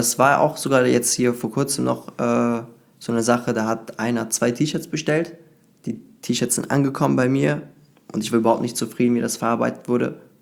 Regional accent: Cologne, North Rhine-Westphalia, Germany; weil die Ausbildung ist ja in Düsseldorf, ich bin aus Köln.

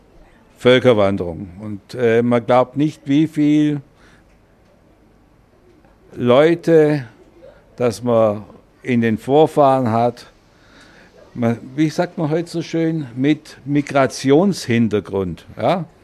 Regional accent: Gussenstadt, Baden-Württemberg, Germany; Ich komme aus Gussenstadt. Gussenstadt war ein württembergischer Ort.

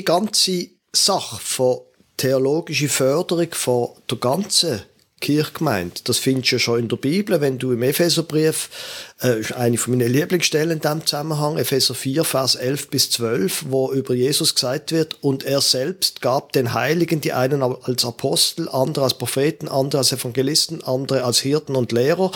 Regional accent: Basel, Basel-Stadt, Switzerland; Wenn du willst, ich bin nicht wo als Basler, das kriegst du nicht mehr weg, FCB-Fan

